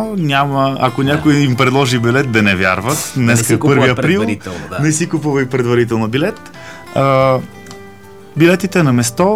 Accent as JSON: {"language": "Bulgarian", "region": "Moscow", "country": "Russia", "tie": "born or raised there", "said": "Да. Аз нямам нищо руско в интерес на истината. Да. Израснал съм в Москва и да."}